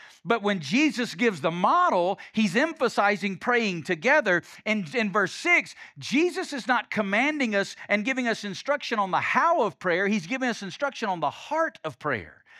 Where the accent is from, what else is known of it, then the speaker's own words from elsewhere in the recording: Alabama, United States; now in Las Vegas, United States; When I moved to Las Vegas, one of the first things I learned about myself is I have an accent. I grew up in Alabama. Everybody talks like I talk. I didn't know I had an accent.